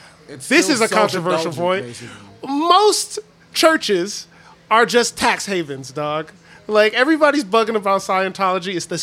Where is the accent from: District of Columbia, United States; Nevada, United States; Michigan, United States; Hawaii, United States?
Michigan, United States; Detroit; I'm from Detroit.